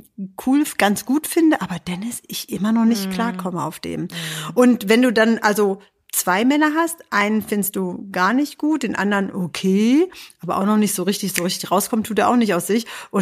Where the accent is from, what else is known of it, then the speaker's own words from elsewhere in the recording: Hanover, Lower Saxony, Germany; Und wir sind ja Hannoveraner.